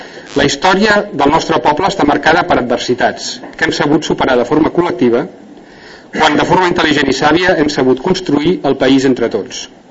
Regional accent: Catalonia, Spain

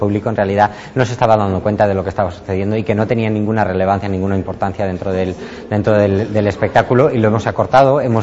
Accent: Madrid, Community of Madrid, Spain; no, soy de Madrid. Pero siempre me he sentido muy, muy catalán, porque mi familia ha vivido aquí 8 años

